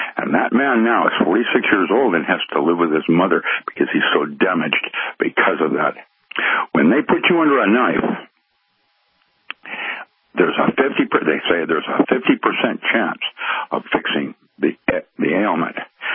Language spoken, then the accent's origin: English; Philippines; moved away; when I grew up in the Philippines, I was the wrong color in 1948. And I had to learn how to defend myself on the streets of the Philippines.